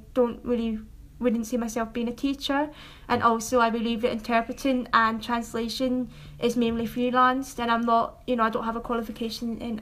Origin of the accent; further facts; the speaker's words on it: Glasgow, Scotland, United Kingdom; I'm 26 years old and I'm actually from Glasgow.